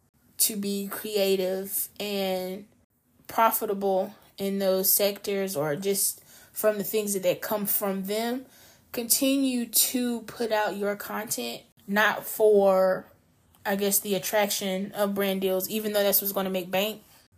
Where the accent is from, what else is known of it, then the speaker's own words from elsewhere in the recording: the South, United States; Because you think about us growing up in the South, I don't have an accent because I was told not to talk a certain way